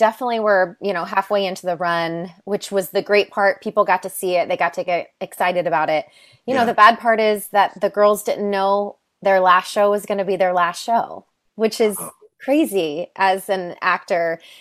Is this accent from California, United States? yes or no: no; Arkansas, United States; also born or lived in Pensacola, United States / Iowa / Texas / Washington; now in New York City, United States; I was born in Pensacola, Florida, but I lived in Iowa, Texas, Washington State, and I went to all of junior high and high school in Arkansas.